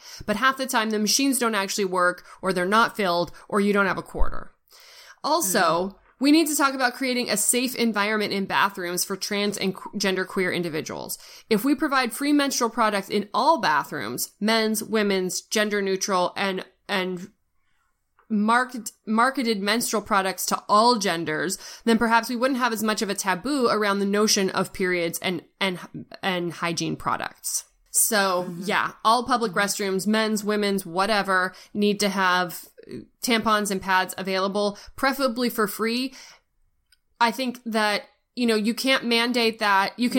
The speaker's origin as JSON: {"language": "English", "region": "California", "country": "United States", "said": "I'm originally from California, yeah. So this was a particular interest to me."}